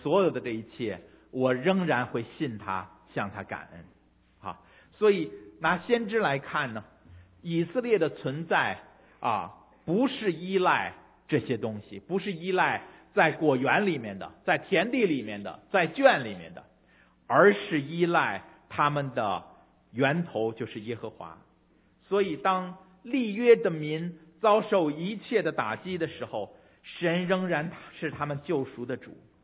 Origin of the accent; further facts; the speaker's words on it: Fuzhou, Fujian, China; 咱们福州那边也种无花果